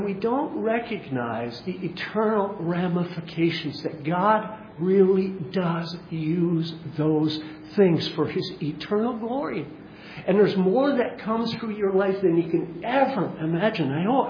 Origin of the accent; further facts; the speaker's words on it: Kentville, Nova Scotia, Canada; I can remember a number of years ago in my hometown, when Sheila and I were first married, we lived in a village or a small town called Kentville, Nova Scotia.